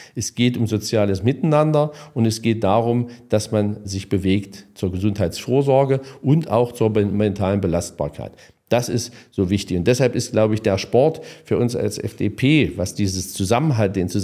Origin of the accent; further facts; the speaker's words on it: Halle, Saxony-Anhalt, Germany; weil Sie das Beispiel meiner Heimatstadt Halle benannt haben